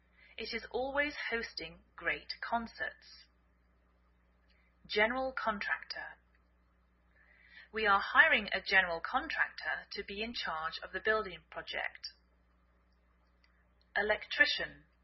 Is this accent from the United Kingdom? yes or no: yes; England, United Kingdom; now in United States